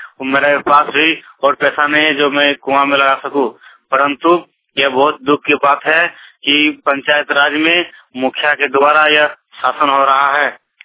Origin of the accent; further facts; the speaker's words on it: Udaipur, Jharkhand, India; मैं उदयपुर गांव का रहने वाला हूं, प्रखंड गोविंदपुर, जिला धनबाद।